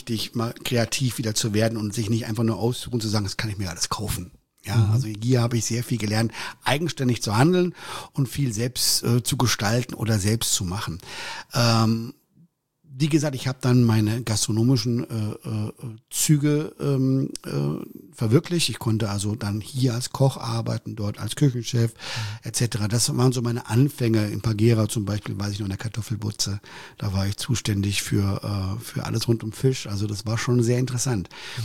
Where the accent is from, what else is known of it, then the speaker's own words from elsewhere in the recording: Hesse, Germany; Ich bin Hesse.